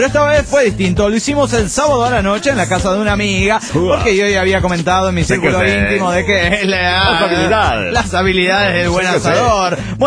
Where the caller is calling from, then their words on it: Monterrey, Nuevo León, Mexico; de Monterrey, Nuevo León, México.